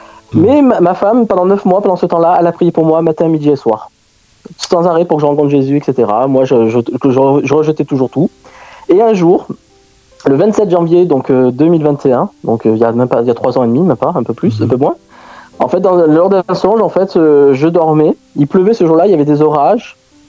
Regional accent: Marseille, Provence-Alpes-Côte d'Azur, France; moved away as an adult; now in Gagny, France; je suis né à Marseille il y a 38 ans maintenant, donc j'ai 38 ans, comme on peut le dire, voilà. Donc j'ai vécu à Marseille jusqu'à l'âge de mes 18 ans. Suite à mes études, j'ai dû me déplacer à Toulon.

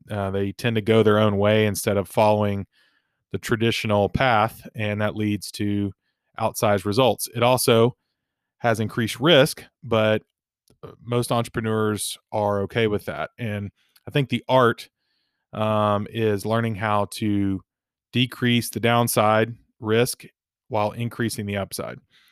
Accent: Florence, Alabama, United States; Yeah. So I grew up in Florence, Alabama as well.

